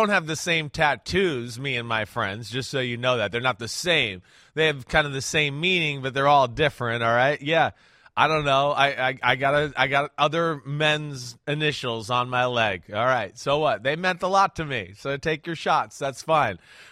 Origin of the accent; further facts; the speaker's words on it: New Jersey, United States; Hey, I'm from Jersey.